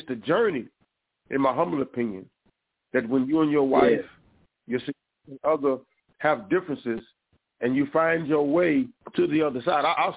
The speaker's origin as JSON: {"language": "English", "town": "Tulsa", "region": "Oklahoma", "country": "United States", "said": "from Tulsa, Oklahoma. I'm Black Wall Street."}